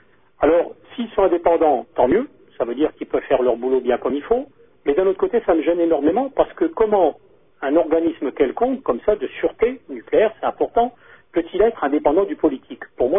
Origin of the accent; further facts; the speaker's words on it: Normandy, France; je viens de Normandie, hein, Flamanville, c'est quand même en Normandie.